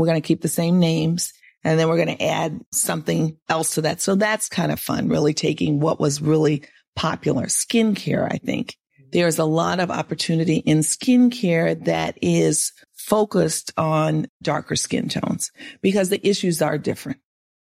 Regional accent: New Orleans, Louisiana, United States; And well, growing up in New Orleans too, it's like, you know, the ability to keep your hair into any kind of anything was like hopeless.

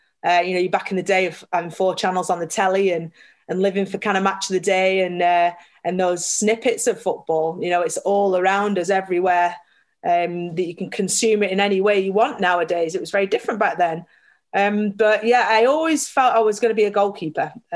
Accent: Burnley, North West England, United Kingdom; I grew up in Burnley. My parents still live in the same house that they always have done, just 5 minutes up the road from Turf Moor.

